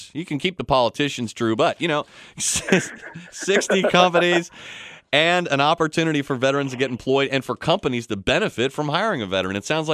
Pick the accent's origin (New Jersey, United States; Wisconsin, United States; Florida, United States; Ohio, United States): Ohio, United States; Loveland; I know you're located in Loveland, my hometown.